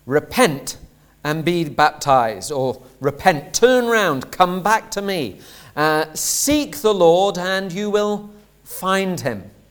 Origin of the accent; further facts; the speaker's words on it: Hull, Yorkshire and the Humber, United Kingdom; It's rather like when I was growing up in Hull in the 1980s.